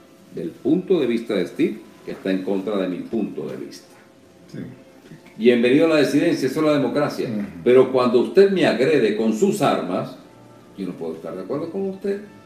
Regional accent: Venezuela; Creo que tenemos que revisar nuestra conciencia como venezolanos.

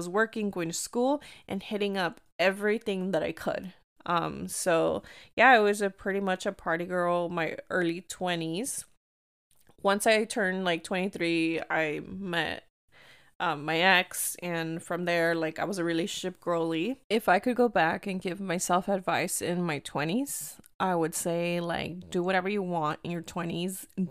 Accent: United States; I am from two cultures. I am Mexican American, and I'm here to take up space. Whether my Spanish is not perfect or my English is not perfect, but I speak Spanglish.

